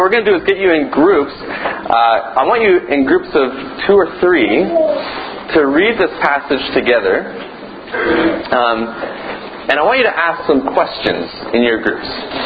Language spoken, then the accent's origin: English; Canada; I'm from Canada. I'm a little lost.